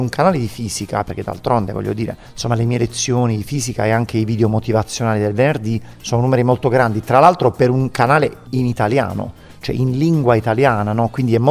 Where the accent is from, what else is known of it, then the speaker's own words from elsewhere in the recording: Monopoli, Apulia, Italy; also born or lived in Castellana Grotte; io vengo da un paese, io vengo da Monopoli, sono 50.000 abitanti, ma sono originario di Castellanagrotte e sono 17.000, 16.000, quindi i paesi sono tutto. Noi siamo cresciuti anche nei paesi.